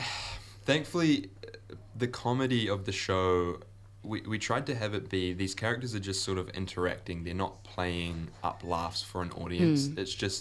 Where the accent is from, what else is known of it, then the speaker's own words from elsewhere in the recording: Gisborne, New Zealand; it's heavily based on my childhood growing up in Gisborne.